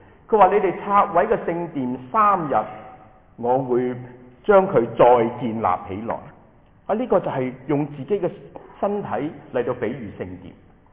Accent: Hong Kong; 是我们香港人说浪费心机挨眼瞓啊

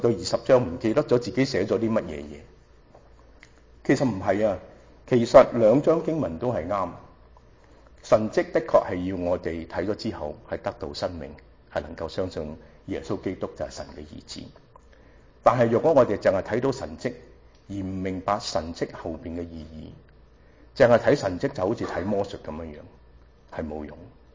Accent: Shanghai, China; Cantonese is a second language; 就好似我哋上海人有一句话，我系上海人

